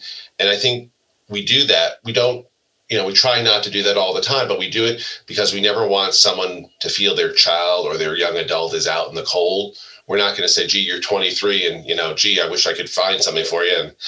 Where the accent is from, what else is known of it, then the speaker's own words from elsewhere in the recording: East Coast, United States; now in Stanford, United States; I've been here now a while, but I grew up on the East Coast like Dr. Grant.